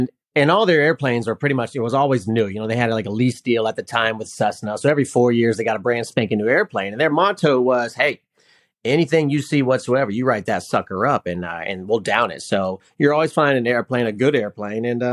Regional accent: Massachusetts, United States; also born or lived in Houston; No. So born in Houston. You know, daddy lost his job down in Houston. So ended up moving up to Massachusetts. And I grew up in Massachusetts most of my time there.

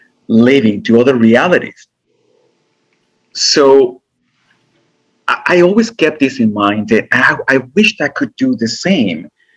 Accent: Guatemala; growing up in Guatemala, you know, with these restrictions of being from a poor family, having so many limitations, and not having a father, etc.

